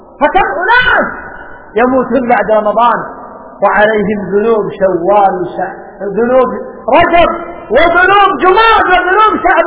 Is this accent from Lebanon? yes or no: no; Yemen; محزن عندنا في اليمن